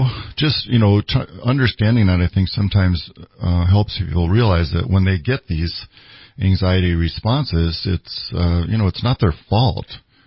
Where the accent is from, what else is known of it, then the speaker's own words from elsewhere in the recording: Minnesota, United States; because I grew up in Minnesota, it's like if you're going to go sledding